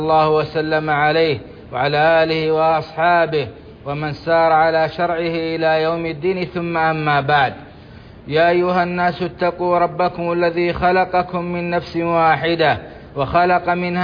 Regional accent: Saudi Arabia; اللهم أدم على بلادنا السعودية أمنها وإيمانها

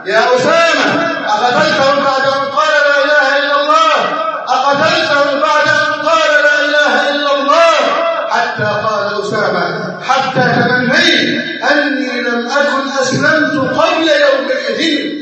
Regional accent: Egypt; اللهم احفظ بلدنا مصر، اللهم احفظ مصر

